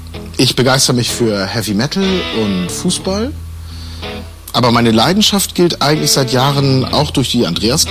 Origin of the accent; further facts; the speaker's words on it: Northern Germany, Germany; Ich komme aus Norddeutschland ursprünglich